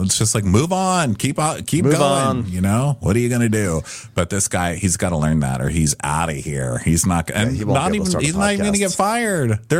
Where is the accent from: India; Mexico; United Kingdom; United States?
United Kingdom; Scotland; It's like asking a Scottish decky why he's got a bruise. Of course I've got a bruise. I'm a Scottish decky.